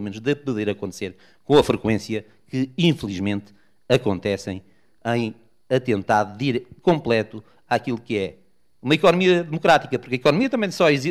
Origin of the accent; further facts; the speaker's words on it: Lagos, Algarve, Portugal; aproveitando o facto de Lagos ser uma cidade de ventos, somos do Barlamento, não é?